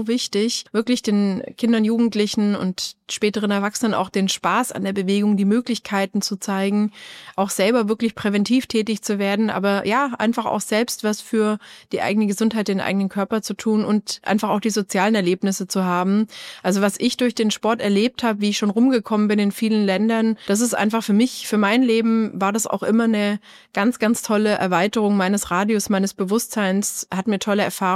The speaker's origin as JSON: {"language": "German", "region": "Swabia", "country": "Germany", "lives_now": "Munich, Germany", "said": "Ich komme aus Schwaben, wohne in Bayern schon seit dem Studium, habe im Olympischen Dorf gewohnt als Studentin."}